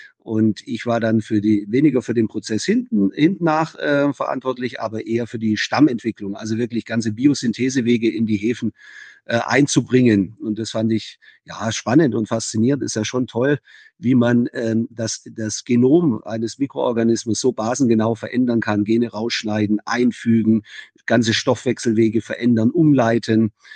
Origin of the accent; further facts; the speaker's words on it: Baden-Württemberg, Germany; accent: Swabian; now in Bavaria, Germany; Also ich bin zu spät nach Bayern gekommen, um den Dialekt richtig anzunehmen. Ich bin ja Schwabe, also das hört man noch ein bisschen, das Bayerische wenig.